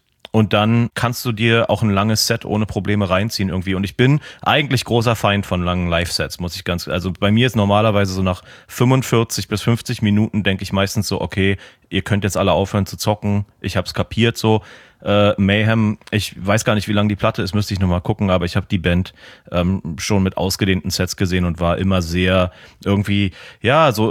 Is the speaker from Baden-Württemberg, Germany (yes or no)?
no; Berlin, Germany; ich bin halt Berliner